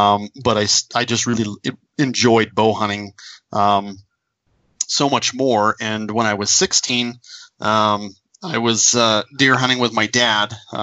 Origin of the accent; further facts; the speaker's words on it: California, United States; And I grew up in California, right? So I was hunting blacktail deer.